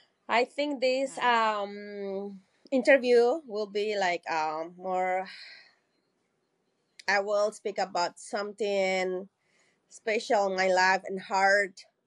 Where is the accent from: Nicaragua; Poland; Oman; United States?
Nicaragua; I'm from Nicaragua. I am 47 years old and I am a Spanish teacher for 26 years now.